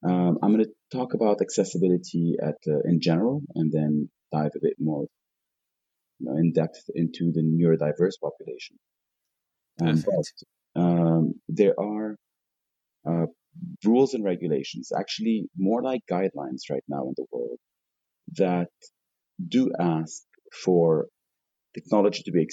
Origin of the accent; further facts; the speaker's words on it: Lebanon; also born or lived in United States; I grew up in Lebanon, which is where I am at the moment, right here in the mountains. But I spent 20 years in the United States, the last six being in San Francisco